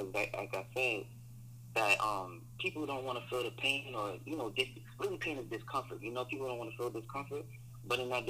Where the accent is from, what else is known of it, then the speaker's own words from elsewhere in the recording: New York, United States; Yeah. So, you know, like I said, I'm from New York and shit.